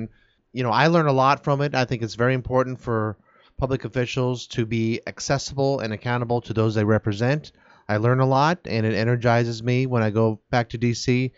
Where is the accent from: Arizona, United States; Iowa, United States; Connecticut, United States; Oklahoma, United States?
Iowa, United States; Van Meter; I'm from Van Meter, born and raised there. I live there today.